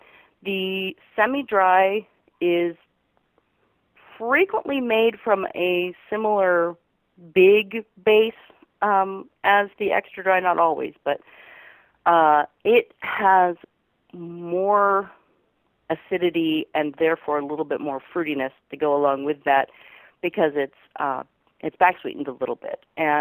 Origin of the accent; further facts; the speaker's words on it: California, United States; I had no idea. I came out from California.